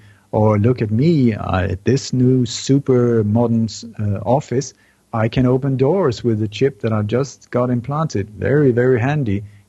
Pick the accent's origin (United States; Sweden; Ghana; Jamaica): Sweden; also born or lived in Denmark; I was born in Denmark. I grew up in Sweden.